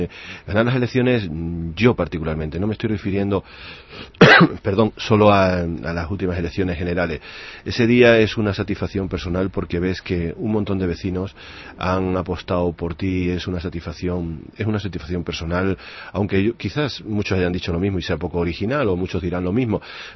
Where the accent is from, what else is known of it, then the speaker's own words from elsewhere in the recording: Extremadura, Spain; Yo procedo de Extremadura y allí también se come cabrito a caldereta, ¿no?